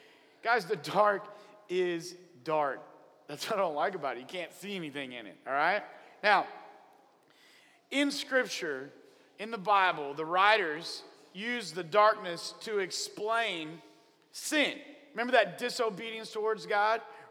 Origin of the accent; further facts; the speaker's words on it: Oklahoma, United States; also born or lived in White Deer, Texas; I grew up in Oklahoma, and when I grew up in Oklahoma, I grew up in southwest Oklahoma, and then a couple years I was out in the panhandle of Texas, a little town called White Deer, Texas.